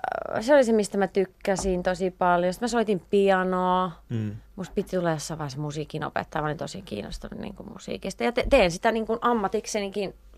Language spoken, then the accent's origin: Finnish; Viiala, Pirkanmaa, Finland; Mä oon Viilassa syntynyt. Tai Tampereen vieressä.